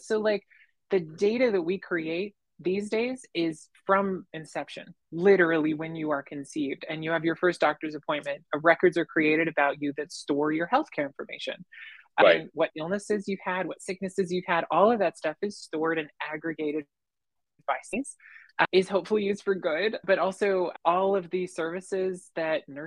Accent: Nebraska, United States; I grew up in Western Nebraska, you know, the tech hub of the United States. No, I grew up very rural, Western Nebraska, farming, driving tractors, doing irrigation, lifting heavy stuff.

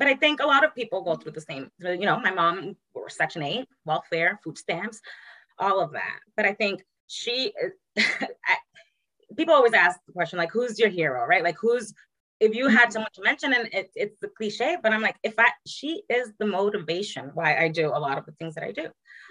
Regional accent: Dominican Republic; also born or lived in Puerto Rico; So I am the daughter of a Puerto Rican father and a Dominican mother. I was born in Puerto Rico, I always say raised in DR, but I wasn't really raised in DR. I was raised with my Dominican side of the family. But I went to Dominican Republic literally 2 weeks after I was born.

